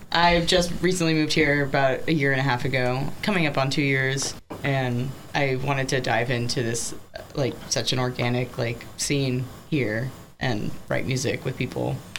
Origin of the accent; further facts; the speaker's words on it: Florida, United States; I'm from Florida.